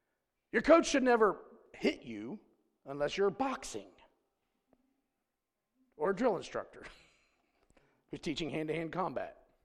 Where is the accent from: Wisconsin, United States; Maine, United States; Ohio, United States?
Ohio, United States; Had something to do with the fact I was from Ohio.